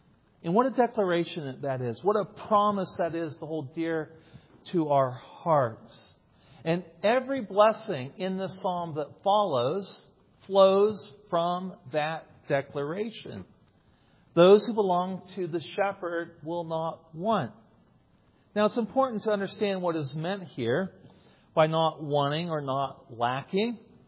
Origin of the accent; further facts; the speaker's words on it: Ohio, United States; I grew up in Ohio in a rural setting on a farm, but I didn't grow up with sheep.